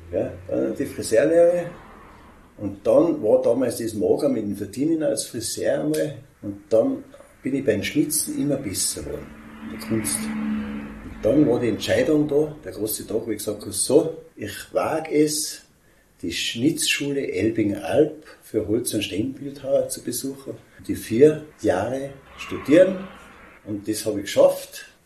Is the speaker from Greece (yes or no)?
no; Hochfilzen, Tyrol, Austria; Wo ich herkomme, bin ein echter Hochfilzer.